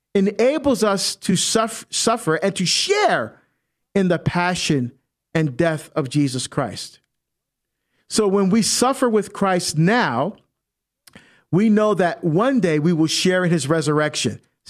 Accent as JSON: {"language": "English", "region": "New Jersey", "country": "United States", "tie": "born or raised there", "said": "serving New Jersey, my home state, go Jersey"}